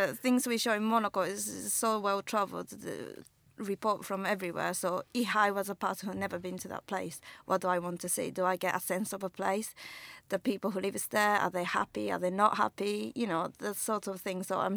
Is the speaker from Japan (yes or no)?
yes; Japan; And because I'm from Japan as well, it just portrayed the nice wintry light